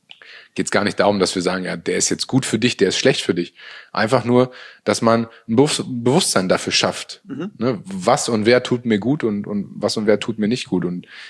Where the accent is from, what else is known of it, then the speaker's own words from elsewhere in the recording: Münster, North Rhine-Westphalia, Germany; Und ich bin ja total glücklich, in meiner Heimatstadt nach wie vor zu leben. Bin nie wirklich weg gewesen. Also selbst zu meiner Hannover-Zeit, die 4 Jahre, habe ich eine Wohnung in Münster immer gehabt, weil das für mich einfach Heimat ist.